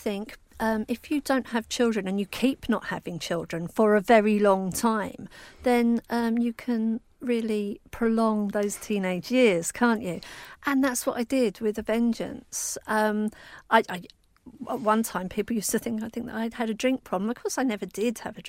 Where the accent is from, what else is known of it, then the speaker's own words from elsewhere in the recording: Basildon, East of England, United Kingdom; I grew up in Basildon, which is a new town, and at that time it's exclusively working class.